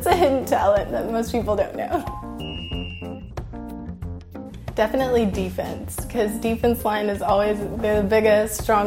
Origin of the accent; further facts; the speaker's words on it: Houston, Texas, United States; I'm 18 and I'm from Houston, Texas.